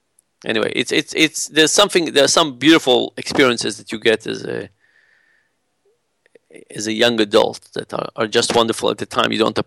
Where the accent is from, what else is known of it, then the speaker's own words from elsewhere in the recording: Israel; But if you think about Israel, I grew up in Israel.